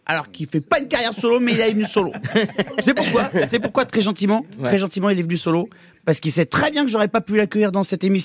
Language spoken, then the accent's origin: French; Réunion; accent: Réunionnais; Moi, avec mon humble accent réunionnais